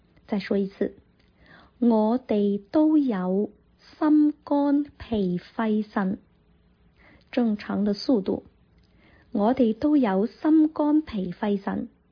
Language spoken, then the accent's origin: Chinese; Guangdong, China; accent: Cantonese; 不知道大家还记不记得我在上一期节目的时候说到我们广东话的鼻音，前鼻音。